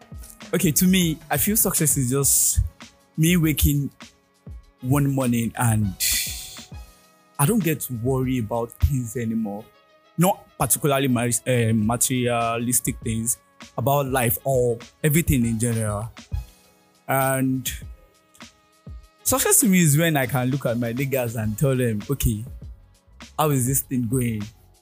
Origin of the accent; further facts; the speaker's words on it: Edo, Nigeria; I'm from Edo, we like money